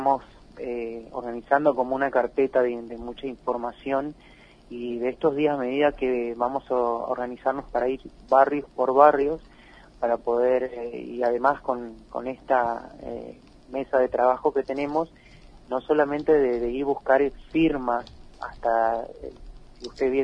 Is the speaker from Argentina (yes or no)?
yes; Argentina; nosotros como argentinos